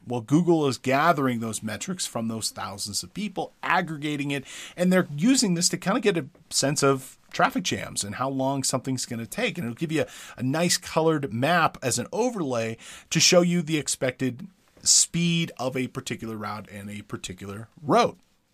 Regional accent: Big Bear Lake, California, United States; I'll show you my hometown of Big Bear Lake, California.

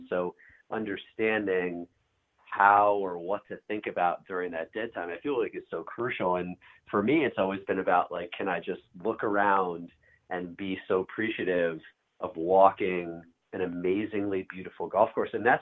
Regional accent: Chappaqua, New York, United States; So I grew up in Westchester County in Chappaqua.

